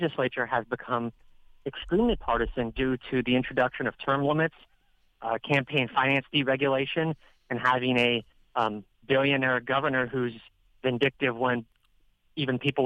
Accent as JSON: {"language": "English", "town": "Brainerd", "region": "Minnesota", "country": "United States", "tie": "born or raised there", "said": "You could look at Brainerd compared to Omaha and you know, some of the divisive things people in my hometown, you know, might say towards, you know, the big city"}